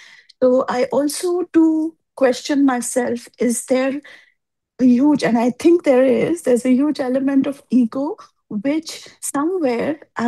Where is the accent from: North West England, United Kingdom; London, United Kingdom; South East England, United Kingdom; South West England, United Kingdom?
London, United Kingdom; Hello. I'm from London